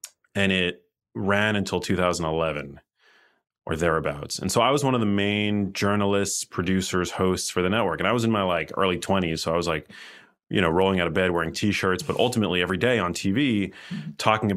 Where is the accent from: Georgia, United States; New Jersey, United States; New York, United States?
New York, United States; New York City; now in Miami, United States; I'm from New York City, actually.